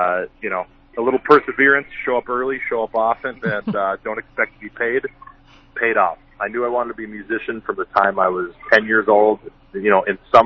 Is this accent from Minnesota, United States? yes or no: yes; Minnesota, United States; Yeah, so we're both from Minnesota, absolutely. This is hometown stuff for us.